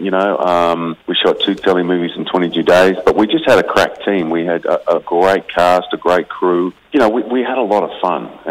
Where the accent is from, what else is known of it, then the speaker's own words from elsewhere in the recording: New Zealand; being a Kiwi